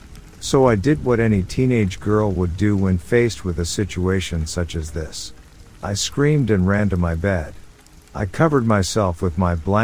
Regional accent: Munster, Ireland; now in United States; I'm originally from Ireland. I moved to the States roughly 20 years ago. This story takes place in County Clare, Ireland, when I was about 15 years old. One afternoon, I was walking through the woods near my home.

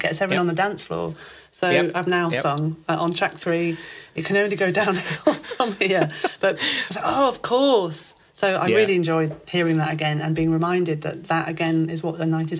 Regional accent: Knaresborough, Yorkshire and the Humber, United Kingdom; In my hometown of Knaresborough, there was a club called Night Out

